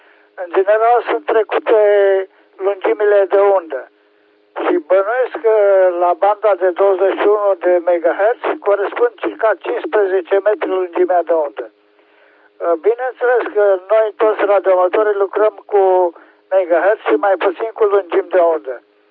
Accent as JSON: {"language": "Romanian", "town": "Oradea", "region": "Bihor County", "country": "Romania", "said": "sunt din Oradea. Aici avem o vreme superbă."}